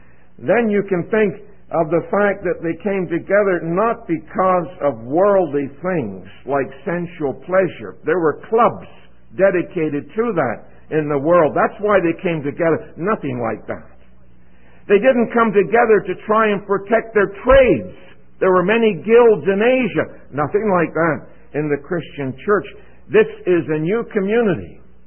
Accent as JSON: {"language": "English", "town": "Vancouver", "region": "British Columbia", "country": "Canada", "tie": "born or raised there", "said": "I was brought up in Vancouver, Canada."}